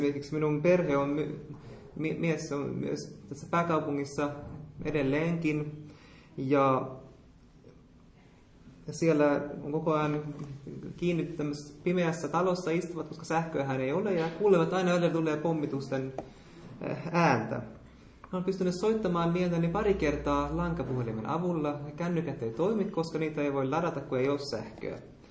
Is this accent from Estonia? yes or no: no; Yemen; now in Sweden; minun kotimaassani Jemenissä